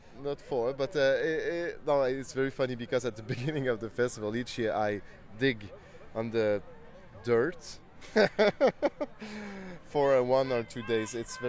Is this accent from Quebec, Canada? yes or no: yes; Quebec, Canada; We really start to call ourselves like Quebecois, because we wanted to make a separation, you know.